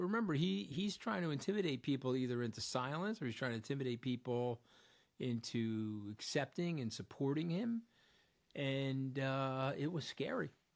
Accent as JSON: {"language": "English", "region": "New York", "country": "United States", "said": "And guys, I'm a New Yorker."}